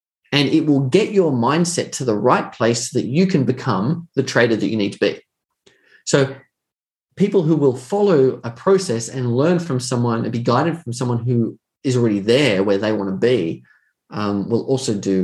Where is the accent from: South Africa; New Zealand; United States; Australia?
Australia; accent: Australian; If you don't like my personality and demeanor and my Australian accent, that's okay.